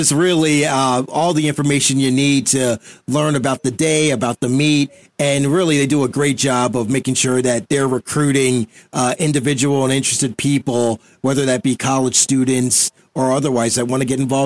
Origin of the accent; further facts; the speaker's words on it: Westbury, New York, United States; born there; So my family's originally from Jamaica. Everybody immigrated to the U.S. I was born in Long Island, New York, Westbury